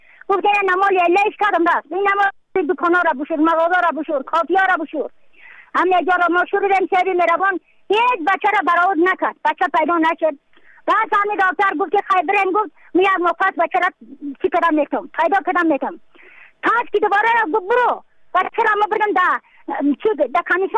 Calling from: Yaftal-e Payin, Badakhshan, Afghanistan; از بدخشان هستم، مرکز بدخشان، ولسوالی یفتلی پایان، قیره وینگ

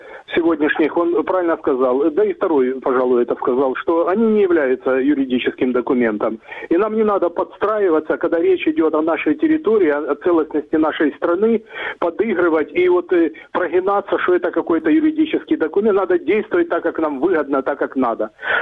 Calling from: Dnipro, Dnipropetrovsk Oblast, Ukraine; я звоню из города Днепр.

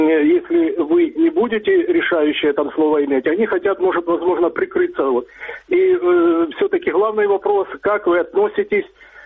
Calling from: Dnipro, Dnipropetrovsk Oblast, Ukraine; я звоню из города Днепр.

